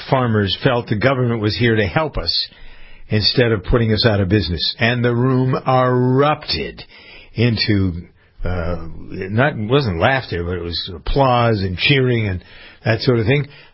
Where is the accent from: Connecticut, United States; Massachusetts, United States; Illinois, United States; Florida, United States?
Florida, United States; I've always thought Florida oranges were great, but I grew up around Florida oranges.